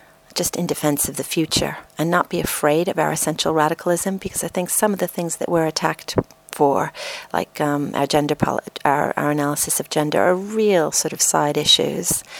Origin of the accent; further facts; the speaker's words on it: New York, United States; And as a teenager, I grew up in New York, I was able to hear Andrea Dworkin speak